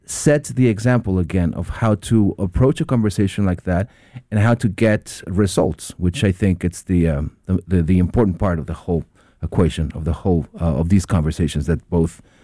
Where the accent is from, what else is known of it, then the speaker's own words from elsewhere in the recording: Mexico City, Mexico; I am originally from Mexico City